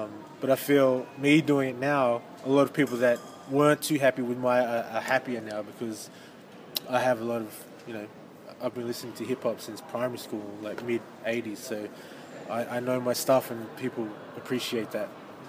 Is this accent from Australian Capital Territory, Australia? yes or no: yes; Canberra, Australian Capital Territory, Australia; now in Sydney, Australia; I'm from Canberra and I lived in Canberra. And then I moved to Sydney